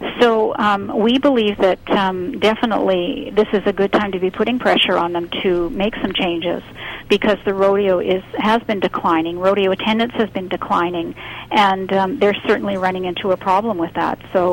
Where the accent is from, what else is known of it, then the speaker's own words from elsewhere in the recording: Calgary, Alberta, Canada; I come from Calgary